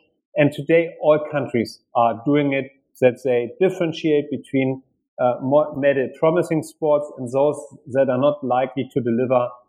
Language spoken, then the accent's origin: English; Germany; English is a second language; this is a sport dominated by my home country, Germany